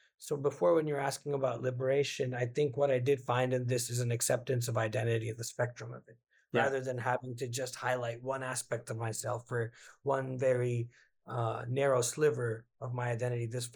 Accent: Fremont, California, United States; But growing up in Fremont, you know, and I was there since I was a year old, went to like all public school through high school over there

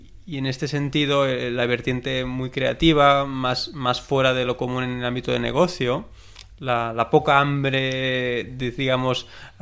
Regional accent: Mataró, Catalonia, Spain; estamos en Mataró, somos de Mataró.

